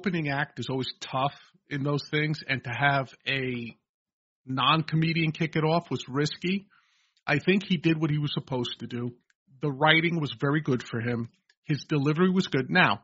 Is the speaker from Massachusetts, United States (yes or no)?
no; New York, United States; No, the football lore for those folks that may not remember, being a New Yorker, of course, we blame one of our best linebackers on the Jets